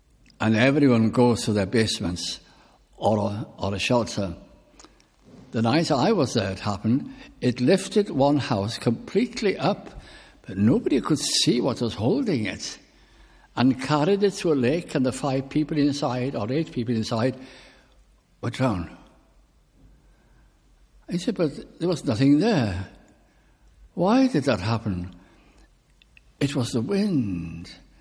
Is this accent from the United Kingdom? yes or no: yes; North West England, United Kingdom; when I was back in my hometown in Lancashire, and in the Welsh chapel there